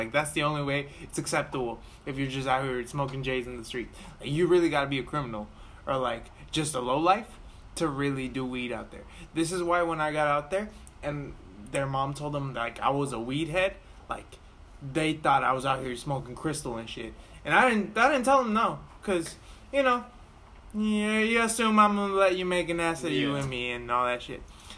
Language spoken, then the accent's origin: English; United States; Being American is fucking sick, bro. Because we get a lot of shit really cheap because people just want to get into the market over here.